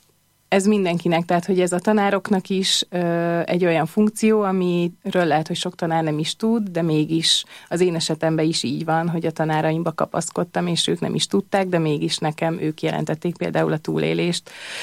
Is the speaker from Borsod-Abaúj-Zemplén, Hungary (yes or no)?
no; Budapest, Hungary; Én ugye arról beszéltünk, hogy Budapesten dolgoztam, és tanultam, és itt is születtem, itt is nőttem fel